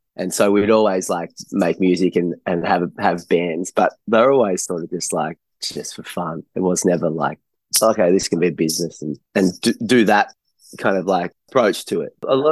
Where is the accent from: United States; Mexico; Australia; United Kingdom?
Australia; is it just something that I know because I'm Australian or something?